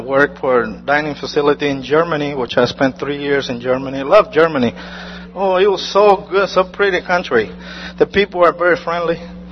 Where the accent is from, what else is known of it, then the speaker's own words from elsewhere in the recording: Puerto Rico; moved away as an adult; I joined the Army in 1975, and I came from Puerto Rico to Atlanta, Georgia.